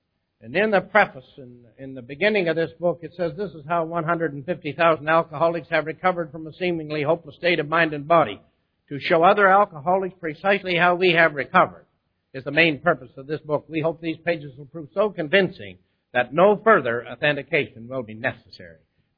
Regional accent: Vancouver, British Columbia, Canada; I said, I'm from Vancouver, British Columbia.

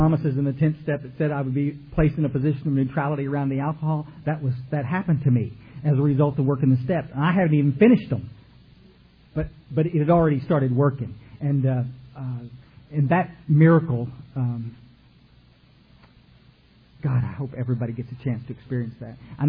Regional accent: Kerrville, Texas, United States; We had this dog in growing up in Kerrville, Texas. We lived in this big old house out on Goat Creek Road.

